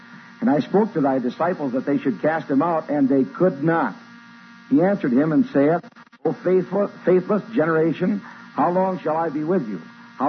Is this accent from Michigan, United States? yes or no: yes; Monroe, Michigan, United States; moved away as an adult; now in Indiana, United States; I came from Monroe, Michigan. That's where I was born and raised, spent the first 30 years of my life. I come out into Indiana, and since that time, I never have been back into Michigan, only to preach.